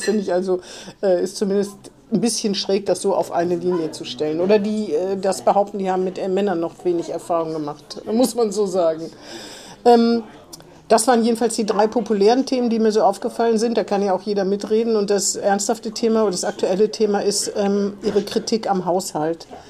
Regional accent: Bremen, Germany; als Bremer hört man das aber ganz gerne.

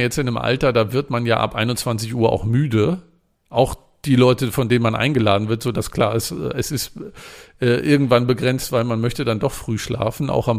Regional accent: Rostock, Mecklenburg-Vorpommern, Germany; Wenn ich in meiner Heimat Rostock bin, ist das ähnlich

